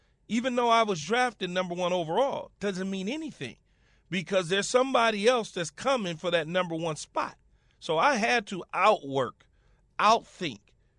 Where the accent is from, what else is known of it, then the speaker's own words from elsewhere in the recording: Los Angeles, California, United States; I'm from Los Angeles, right? And I'm from, at the time, it was called South Central Los Angeles. And when I got drafted in 1996, South Central L.A. got drafted.